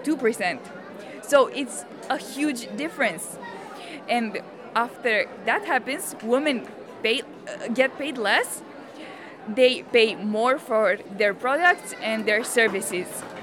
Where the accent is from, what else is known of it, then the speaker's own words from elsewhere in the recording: Romania; English is a second language; We're from Romania.